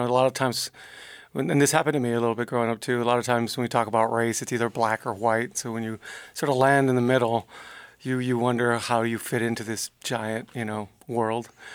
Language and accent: English; Texas, United States; Like in Texas, I grew up in Texas, about 10 minutes away from the Mexican border, really close.